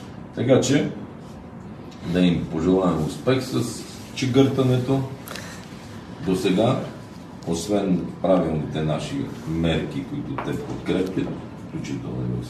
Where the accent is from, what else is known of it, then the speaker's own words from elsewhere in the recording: Western Bulgaria, Bulgaria; аз като Шоп, знаеш какво казал Шоп, най-обичам да мразя